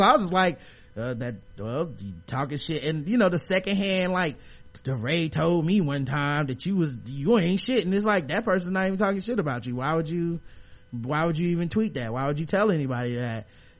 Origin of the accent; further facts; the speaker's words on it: Chicago, Illinois, United States; I'm from Chicago, and most of these sports writers